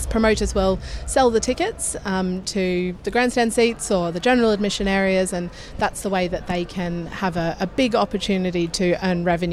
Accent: Brisbane, Queensland, Australia; I'm from Brisbane.

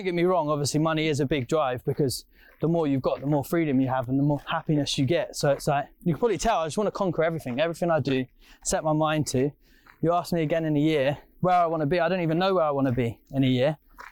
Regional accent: the north of England, United Kingdom; accent: northern; Don't quote my northern accent, by the way, I'm sorry.

